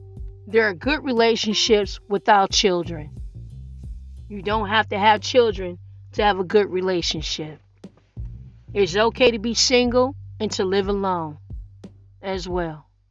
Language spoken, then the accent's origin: English; Detroit, Michigan, United States; Everyone liked you in Detroit that I know that was on our block when I was growing up on Pinehurst.